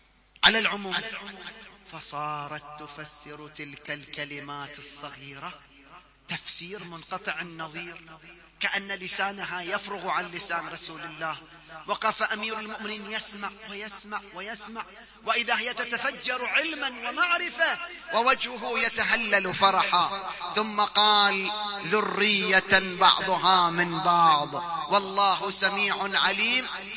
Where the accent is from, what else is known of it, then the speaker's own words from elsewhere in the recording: Qatif, Eastern Province, Saudi Arabia; هذه القصة حصلت عندنا في القطيف